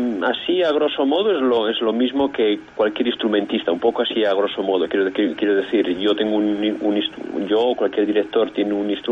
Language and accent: Spanish; Calahorra, La Rioja, Spain; o en mi pueblo, en Calahorra, o en Vitoria, hasta esa época no lo podía hacer.